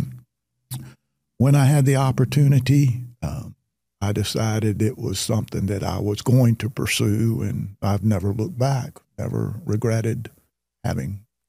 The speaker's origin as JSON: {"language": "English", "town": "Shreveport", "region": "Louisiana", "country": "United States", "tie": "born there", "said": "I was born in the South in Shreveport, Louisiana, and I graduated high school in 1969."}